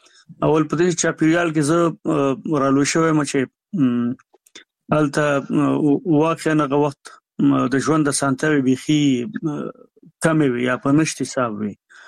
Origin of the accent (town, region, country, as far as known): Nangarhar, Afghanistan